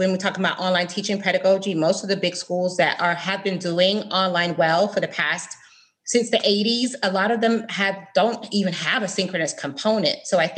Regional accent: Fort Lauderdale, Florida, United States; also born or lived in London, United Kingdom; I was raised in Fort Lauderdale. I actually have lived here since I was 12. I'm actually from the UK. So I was born in London, in Southeast London. My family is from the Caribbean.

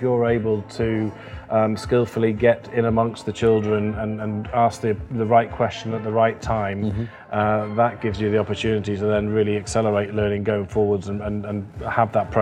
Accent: Germany; So I was actually born and brought up in British Forces Germany. My father was a teacher doing the similar sort of thing.

